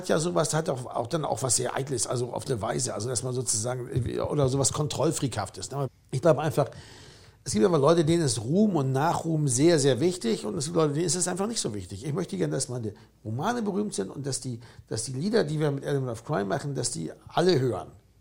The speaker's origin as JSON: {"language": "German", "region": "Bremen", "country": "Germany", "tie": "born or raised there", "moved": "as an adult", "lives_now": "Berlin, Germany"}